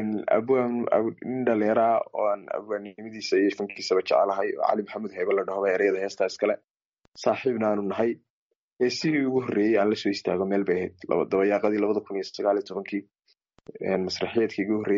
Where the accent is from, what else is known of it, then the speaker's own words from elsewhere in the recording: Erigavo, Sanaag, Somalia; Waxaana ka yimi gobolka Sanaag, gaar ahaan magaalada Cirigaabo.